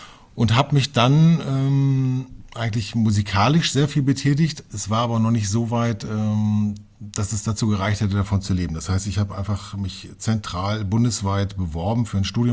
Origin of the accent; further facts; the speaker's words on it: Hameln, Lower Saxony, Germany; also born or lived in Hannover; Das heißt, ich bin von Hannover nach Hameln gezogen, bin dort aufgewachsen, dann bin ich nach Befern gezogen, auch im Weserbergland, bin ja ein alter Niedersachse